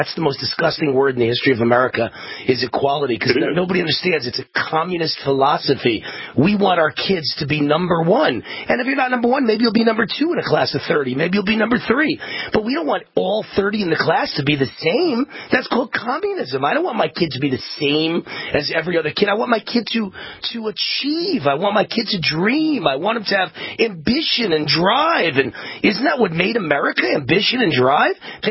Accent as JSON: {"language": "English", "region": "New York", "country": "United States", "tie": "born or raised there", "said": "You know what's funny, Kyle, is I grew up in New York, right?"}